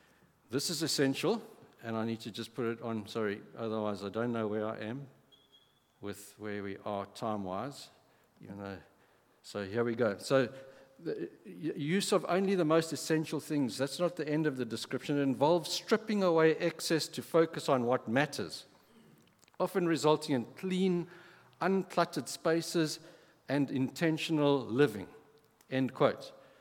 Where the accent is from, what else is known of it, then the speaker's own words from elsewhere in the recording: England, United Kingdom; even though I'm English